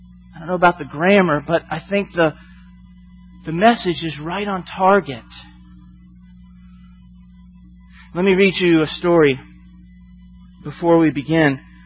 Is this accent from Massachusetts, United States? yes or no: no; St. Petersburg, Florida, United States; it was actually in my home, my hometown, St. Petersburg, Florida, at the mall that I grew up walking around.